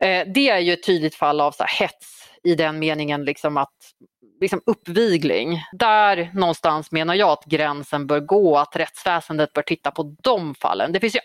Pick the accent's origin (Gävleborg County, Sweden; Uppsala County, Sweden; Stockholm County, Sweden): Uppsala County, Sweden; Gottsunda; Gottsunda, där jag växte upp i några år under tonåren och så.